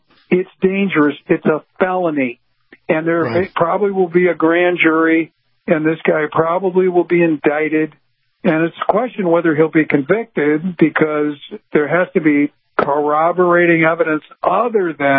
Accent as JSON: {"language": "English", "town": "Chicago", "region": "Illinois", "country": "United States", "tie": "born or raised there", "said": "It's my hometown of Chicago."}